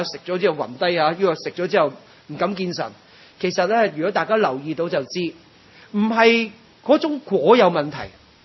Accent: Guangdong, China; 仲要讲翻俾我哋广东人啊，用广东话听嘅。

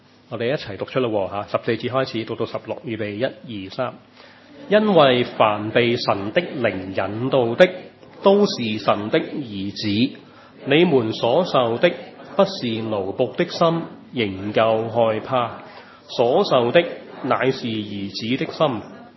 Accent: China; 我們中國人都很難，即是一個即是很含蓄的民族

